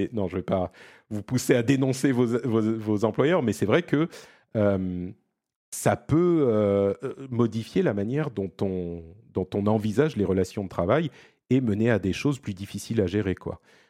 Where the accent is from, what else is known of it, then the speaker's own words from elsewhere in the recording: Italy; les gens vont se rendre compte que je suis un vrai Italien, moi